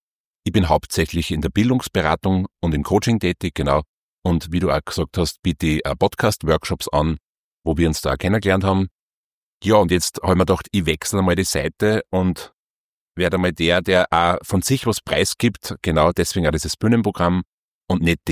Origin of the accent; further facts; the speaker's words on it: Upper Austria, Austria; Also ich bin im Hausruckviertel groß geworden, in einem Ort, der heißt Hortkirchen.